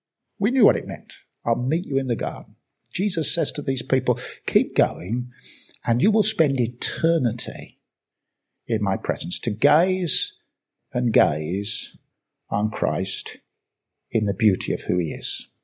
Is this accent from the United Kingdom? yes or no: yes; Birmingham, West Midlands, United Kingdom; accent: Birmingham; And I turned up, and in my lovely Birmingham accent said, smile, God loves you.